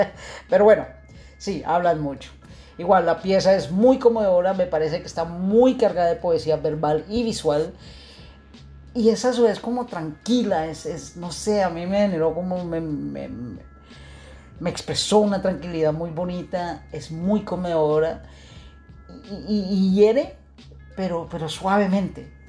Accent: Colombia; Y pues como colombiano que vivió muchas vicisitudes con guerrillas y los narcos no lo viví tanto porque estaba fuera del país en esa época.

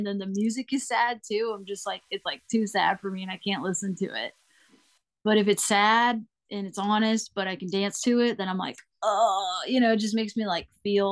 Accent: North Carolina, United States; Like I know for myself, like I'm from North Carolina, so like I'm in my home state.

